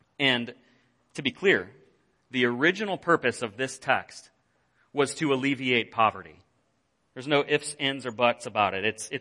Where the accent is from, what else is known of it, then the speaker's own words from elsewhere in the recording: Northern US, United States; I grew up in the North.